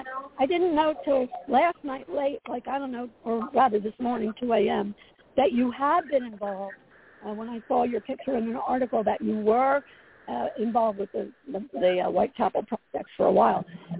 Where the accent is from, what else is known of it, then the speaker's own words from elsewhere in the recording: Asbury Park, New Jersey, United States; I wanted to give back to the community that I grew up in Asbury Park.